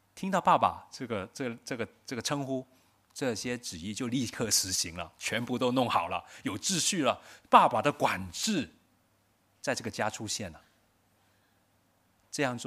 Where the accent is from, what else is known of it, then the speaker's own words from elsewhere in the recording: Hong Kong; 你知道我们香港人 有一种的病叫做公主病还有王子病嘛？